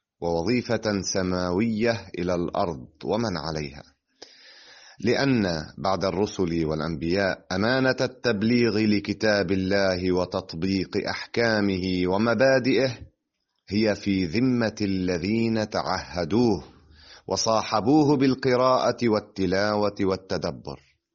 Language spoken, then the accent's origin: Arabic; Aita al-Shaab, Nabatieh Governorate, Lebanon; ولازلت حتى الآن أقرأ في كثير من المجالس في بلدتي عيت الشعب. أنهيت الدراسة الأكاديمية الابتدائية والمتوسطة والثانوية في البلدة، وانتقلت مكملا دراستي في بيروت باختصاص معلوماتية برمجة